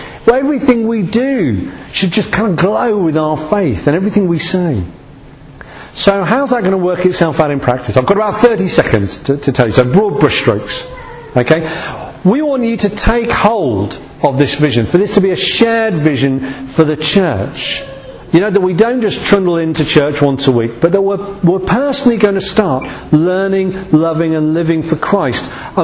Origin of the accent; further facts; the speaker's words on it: United Kingdom; We're very British, aren't we?